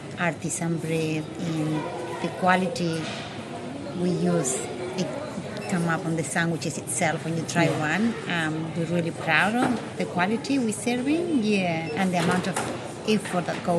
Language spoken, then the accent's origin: English; Argentina; now in New Zealand; I'm from Argentina. I've been in New Zealand for 20 years.